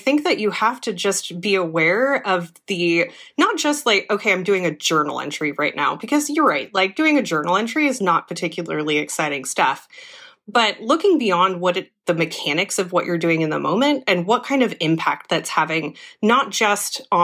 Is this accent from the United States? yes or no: yes; Santa Rosa, California, United States; I was born and raised here, so I've really enjoyed having a career in my hometown.